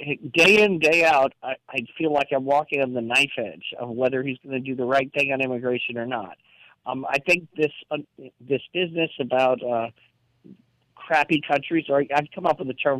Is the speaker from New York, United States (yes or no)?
yes; Queens, New York, United States; He's from Queens. I'm from Queens. I know this kind of person.